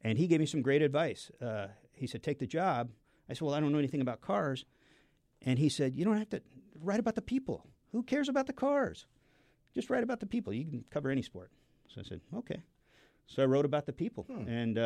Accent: Seattle, Washington, United States; I grew up in the Seattle area.

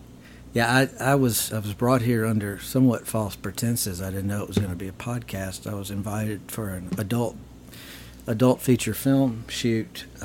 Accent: Mississippi, United States; So I am a fella from North Mississippi.

